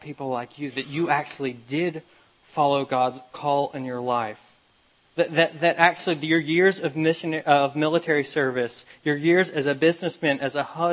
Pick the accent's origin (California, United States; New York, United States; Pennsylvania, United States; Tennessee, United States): Tennessee, United States; Memphis; There was in my hometown, not really town, city, Memphis, Tennessee, growing up, there was a situation that came up.